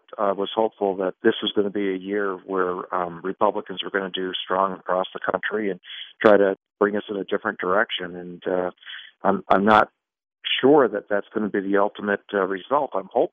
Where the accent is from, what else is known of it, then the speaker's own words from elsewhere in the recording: Vermont, United States; growing up in Vermont, we kind of learn early that we should be following the golden rule